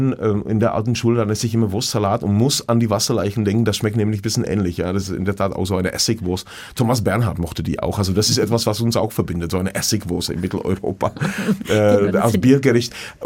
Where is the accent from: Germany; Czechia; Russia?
Czechia; Jičín, Hradec Králové Region; Böhmisches Paradies, so heißt die Gegend, wo ich herkomme. Und Nad Popelkou. Und da haben wir in Jičín auch eine tolle Sauna, wo ich immer hingehe.